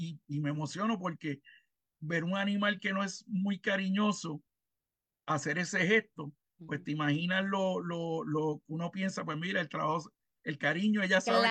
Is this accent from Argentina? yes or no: no; Puerto Rico; como puertorriqueños, entiendo que tenemos que tomar conciencia